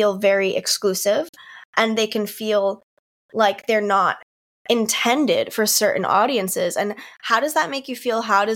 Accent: Northeast, United States; now in Miami, United States; and growing up in the Northeast, this was something that I felt was more prevalent up there. Like, I live in Miami now, and I'm definitely in the majority here.

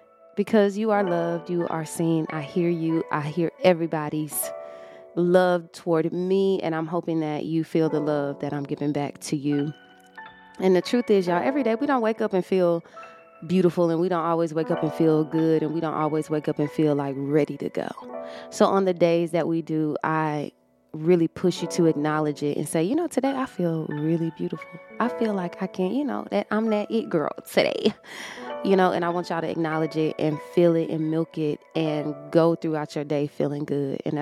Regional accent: Atlanta, Georgia, United States; Coca-Cola, the right way to say it, but I'm from Atlanta, so.

